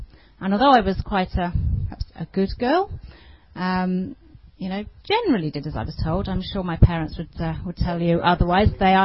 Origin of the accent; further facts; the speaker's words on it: Ashford, South East England, United Kingdom; born there; I was born in Ashford, Middlesex, that area. Which, for those of you who don't know where that is, that's kind of near Heathrow, so out of London.